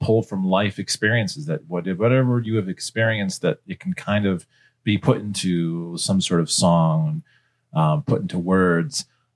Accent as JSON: {"language": "English", "town": "Gardner", "region": "Massachusetts", "country": "United States", "lives_now": "Northampton, United States", "said": "So I'm originally from the Gardner area, but I live in Northampton, and been living out west for a couple of years now"}